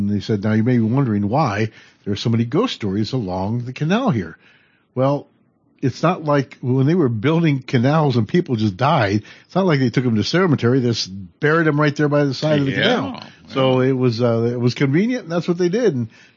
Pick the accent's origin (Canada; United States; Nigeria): United States; Buffalo, New York; You know, I was from Buffalo. I went to DeWitt Clinton Elementary School.